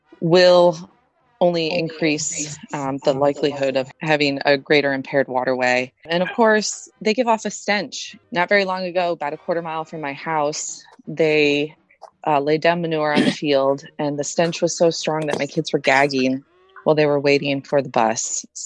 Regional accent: Michigan, United States; not at all. In fact, I grew up outside Detroit. So for me, up until CAFOs wanted to move into my neighborhood, food came from the grocery store.

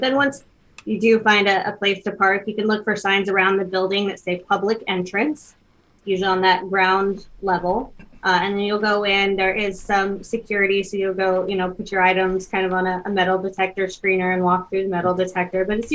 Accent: Centerville, Iowa, United States; I grew up down in Centerville, Iowa, in Appanoose County, most of the time on my family farm.

